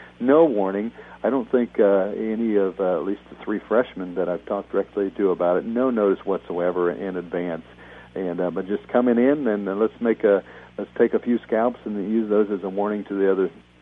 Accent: Kansas, United States; I come from Kansas, rural America, and your word is your bond.

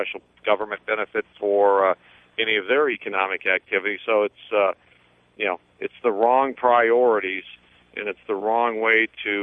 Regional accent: Michigan, United States; I'm glad that LG Chem decided to build their battery plant in Michigan and to build it in my hometown.

